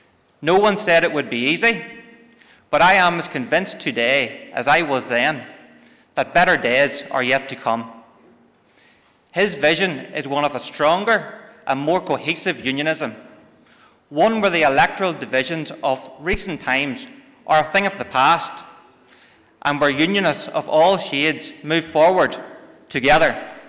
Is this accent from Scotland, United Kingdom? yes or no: no; Cookstown, Northern Ireland, United Kingdom; I'm from Cookstown in County Tyrone